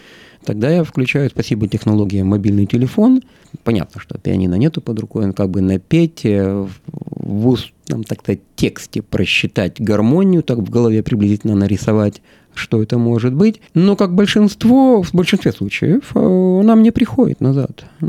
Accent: Odesa, Odesa Oblast, Ukraine; я родился в Одессе.

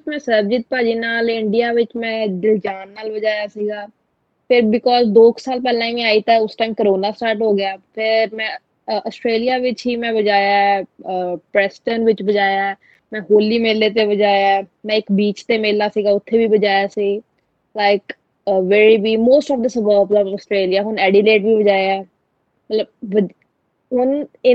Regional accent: Jalandhar, Punjab, India; now in Melbourne, Australia; ਪਹਿਲਾਂ ਆਪਾਂ ਜਲੰਧਰ ਇੰਡੀਆ, ਸਾਡਾ ਡੇਰਾ ਹੈ ਬਾਬਾ ਬਾਲਕ ਨਾਥ ਜੀ ਦਾ, ਘਰ ਬਾਰ ਵੀ ਜਲੰਧਰ ਹੀ। ਸਕੂਲਿੰਗ ਮੈਂ ਕੀਤੀ ਹੈ ਸਿਟੀ ਪਬਲਿਕ ਸਕੂਲ ਤੋਂ ਜਲੰਧਰ ਹੀ, ਮਕਸੂਦਾਂ ਜਿਹੜਾ ਨੇੜੇ ਹੈ ਉੱਥੋਂ ਸ਼ੁਰੂਆਤ ਹੋਈ।

